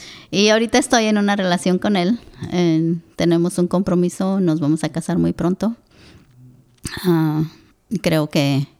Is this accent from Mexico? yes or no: yes; Michoacán, Mexico; Yo nací en México, en Michoacán. El famoso Michoacán.